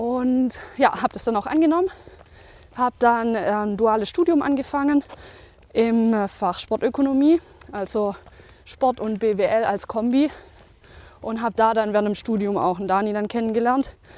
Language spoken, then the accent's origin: German; Breitenholz, Baden-Württemberg, Germany; ich werde dieses Jahr noch 30. ich komme aus Breitenholz, ein kleiner Ort zwischen Herrenberg und Tübingen.